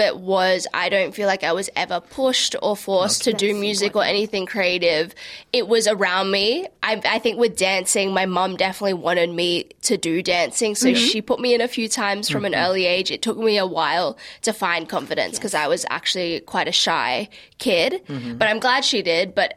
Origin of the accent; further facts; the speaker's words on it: Sydney, New South Wales, Australia; Yeah, so I'm born and raised in Sydney, but my mom's family is from Nueva Ecija, and my dad is from Ilocos Sur, so I'm also Ilocano.